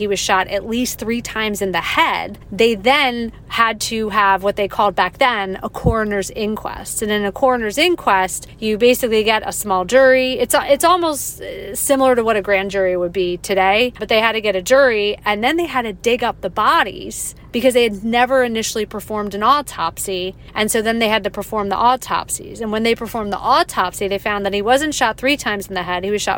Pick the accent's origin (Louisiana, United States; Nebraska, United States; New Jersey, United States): New Jersey, United States; Morristown; So I grew up in Morristown, and I love my hometown, and I thought I knew so much about Morristown's extensive history.